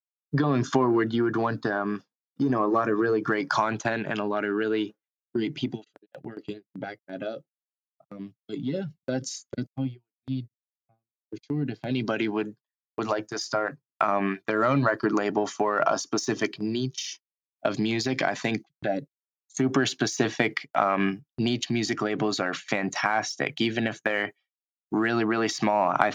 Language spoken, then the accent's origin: English; Pennsylvania, United States; a lot of my listeners in my home state of Pennsylvania, specifically in my area, will know about this.